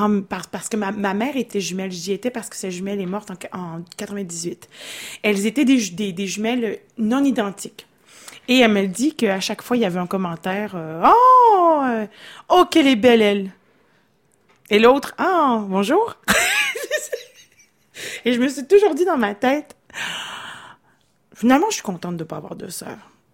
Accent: Dolbeau, Quebec, Canada; born there; Alors, je suis née à Dolbeau.

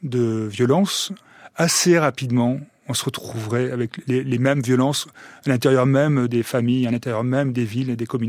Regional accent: France; c'est pas parce qu'on est français

